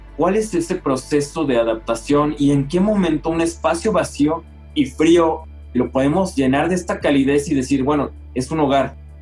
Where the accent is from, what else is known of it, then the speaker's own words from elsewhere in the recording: Zapopan, Jalisco, Mexico; en la gente de mi barrio, yo soy del barrio de Atemajac, en Zapopan, Jalisco